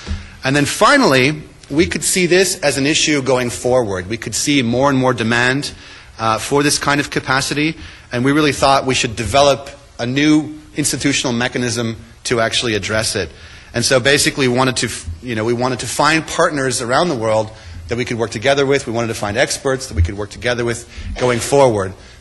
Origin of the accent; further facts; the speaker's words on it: Victoria, British Columbia, Canada; Now, just in case you hear a particular accent, I do also come from Canada, from the west side. I'm from BC. I grew up in Victoria.